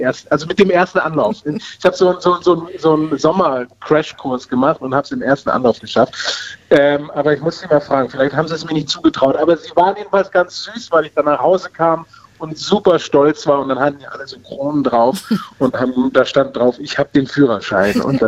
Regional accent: Berlin, Germany; weil als Berliner, wie ich eben einer war, aufgewachsen in Berlin, war ich immer mit den öffentlichen Verkehrsmitteln unterwegs.

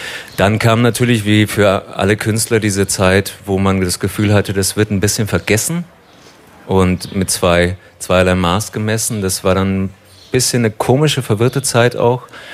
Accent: Carinthia, Austria; Ja, ich komme eigentlich aus Kärnten.

